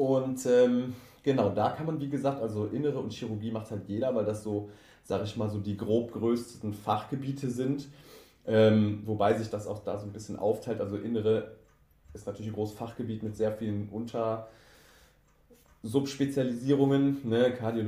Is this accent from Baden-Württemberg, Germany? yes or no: no; Cologne, North Rhine-Westphalia, Germany; born there; Als gebürtiger Kölner war das so um die Ecke, fühlte sich aber an, als wäre man ganz weit weg, obwohl das, wie gesagt, Luftlinie nur 100 Kilometer sind.